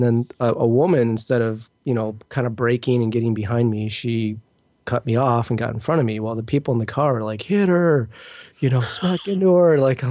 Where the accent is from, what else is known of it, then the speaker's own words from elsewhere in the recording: Detroit, Michigan, United States; I grew up in the Detroit area, and maybe my driving was very aggressive, maybe.